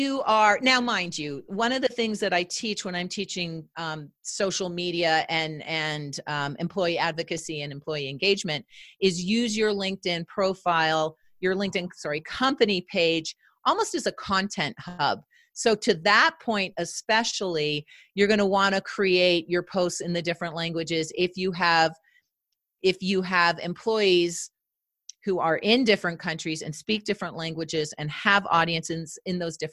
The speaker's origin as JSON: {"language": "English", "country": "Canada", "said": "I'm Canadian, which means I grew up learning French languages. I lived in France for 5 summers."}